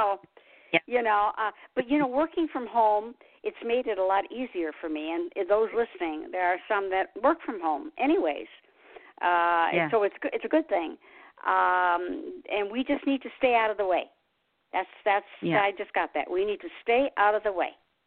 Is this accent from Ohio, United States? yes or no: no; Detroit, Michigan, United States; I'm from Detroit, Motown, and so I love the oldies.